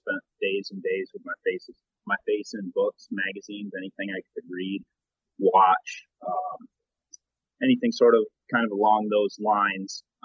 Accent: Allendale, Michigan, United States; I'm actually from Allendale, Michigan. I grew up hunting.

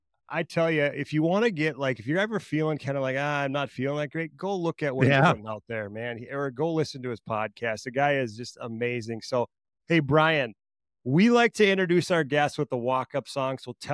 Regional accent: Minnesota, United States; We're here from Minnesota, so we've got the T-Wolves here.

